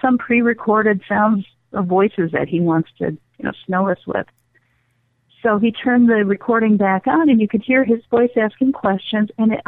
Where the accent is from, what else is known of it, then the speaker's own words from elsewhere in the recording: Victor, New York, United States; We got EVPs at the haunted Valentown Museum in my hometown of Victor. It's not too far from here.